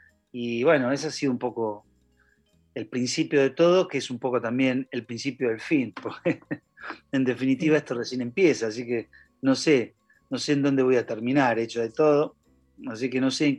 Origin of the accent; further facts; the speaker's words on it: San Nicolás, Buenos Aires Province, Argentina; moved away as an adult; now in Buenos Aires, Argentina; Soy de San Nicolás, o sea que dejé San Nicolás a los 18 años y me vine acá